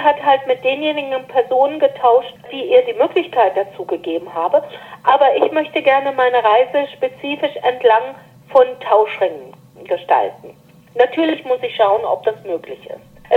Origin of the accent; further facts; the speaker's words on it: Germany; ich bin Deutsche, ich bin 53 Jahre alt und muss immer wieder ganz erstaunt feststellen, um nicht zu sagen entsetzt festzustellen, dass ich mein Land kaum kenne.